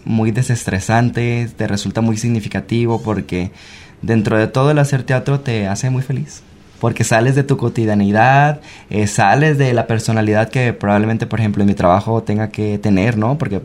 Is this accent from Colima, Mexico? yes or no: yes; Colima, Mexico; Soy de Colima, allá lo empecé a hacer.